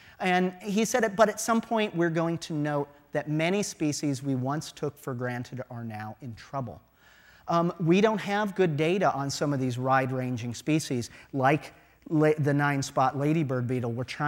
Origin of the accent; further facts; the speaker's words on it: Midwest, United States; This is nice and green, and this is where I grew up in the Midwest